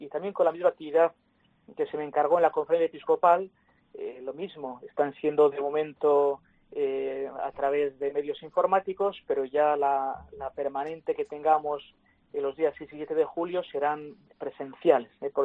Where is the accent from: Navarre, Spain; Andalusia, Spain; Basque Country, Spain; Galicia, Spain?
Basque Country, Spain; Guernica; las habituales que hago en mi pueblo, en Guernica